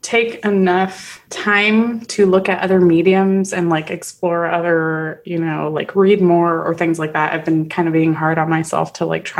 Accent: Florida, United States; it might just be because I grew up in Florida, so everybody listens to it all the time.

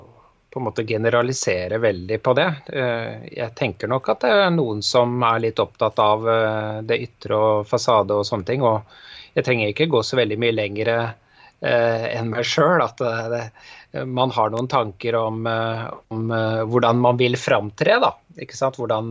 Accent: Bergen, Vestland, Norway; moved away; Da jeg flyttet fra Bergen for en del år siden, så merket jeg nok at det var et litt annet lynne her enn der jeg kom fra.

